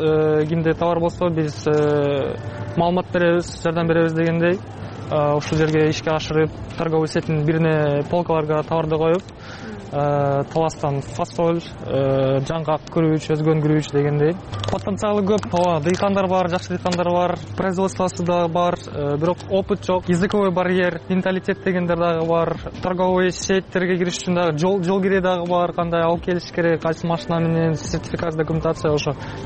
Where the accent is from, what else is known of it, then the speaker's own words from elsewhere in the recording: Yekaterinburg, Sverdlovsk Oblast, Russia; also born or lived in Osh, Kyrgyzstan; 95 мен төрөлдүм. Биз Ошто турганбыз, Ошто атам иштеп. Кийин мен 1.5 жашымда, ошондо 97 жыл болот. Бул жака келебиз, Екатеринбургга. Атам бул жакта дагы жүрүп, иштерди баштап, жумуш керип, квартира табып, кайра Ошко барган, бизди чакырып, бизди алып келген ушул жака. Ошо 97 жылдан бери ушул жактабыз.